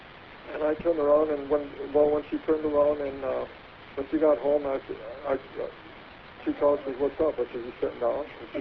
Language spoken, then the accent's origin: English; Minnesota, United States; Born and raised in Minnesota.